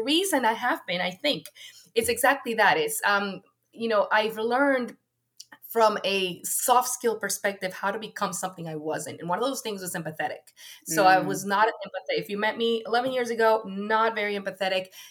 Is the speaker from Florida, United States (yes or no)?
yes; Florida, United States; I'm from South Florida.